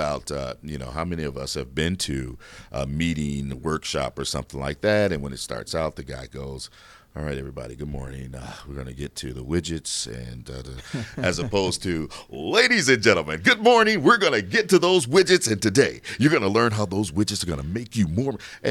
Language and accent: English; Indiana, United States; I'm originally from Indiana, so there's a small AM station back home